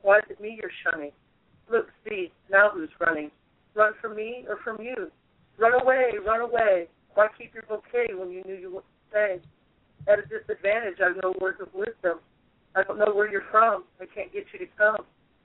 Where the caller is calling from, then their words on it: Limestone, Tennessee, United States; I'm calling from Limestone, Tennessee.